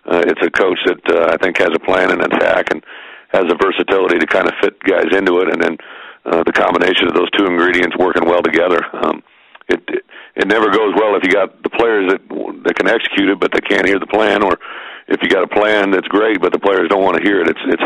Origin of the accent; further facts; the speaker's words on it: Illinois, United States; also born or lived in Iowa; now in Wisconsin, United States; I'm from Illinois and played at Iowa and live in Wisconsin, so I've kind of been in the Midwest